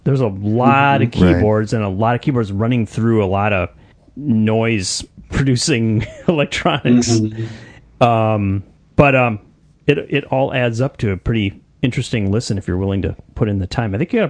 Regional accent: Pennsylvania, United States; born there; I was born outside of Philadelphia

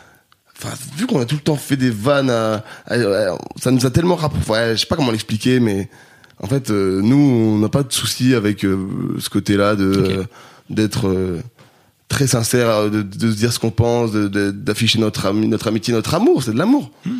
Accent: Grenoble, Auvergne-Rhône-Alpes, France; j'ai 800 cultures, j'ai grandi à Grenoble

